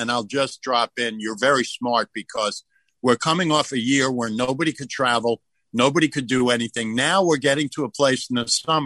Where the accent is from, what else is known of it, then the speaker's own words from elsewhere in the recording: New York, United States; also born or lived in Los Angeles; we used to kick the crap out of guys that played golf because it was not cool where we grew up in New York.